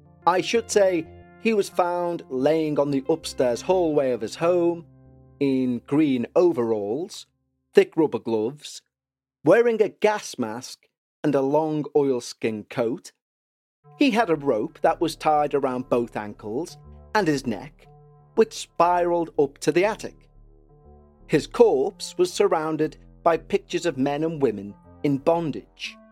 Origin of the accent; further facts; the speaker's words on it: United Kingdom; Well, we're British. We're prudes.